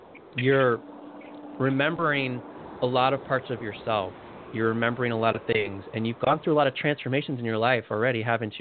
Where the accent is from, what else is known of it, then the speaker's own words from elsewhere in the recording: Chicago, Illinois, United States; Yeah, I grew up like on the South Side, like near Midway Airport around there. And we kind of moved a little bit farther south away from there, but that's where I grew up.